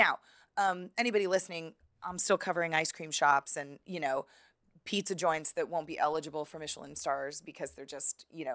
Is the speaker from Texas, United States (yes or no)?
yes; Dallas, Texas, United States; And, you know, I'm from Dallas. Like, this is ours.